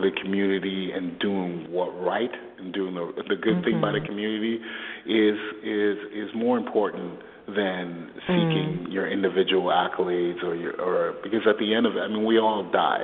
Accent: New York City, New York, United States; also born or lived in Port-au-Prince, Haiti; I'm from Port-au-Prince, Haiti, and I grew up in New York City during a rough time in the 70s and 80s in New York City.

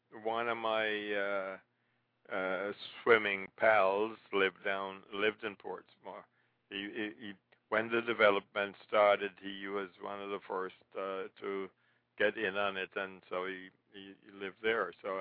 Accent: Kingston, Jamaica; moved away; also born or lived in St. Andrew; I was born in St. Andrew, but raised in Kingston.

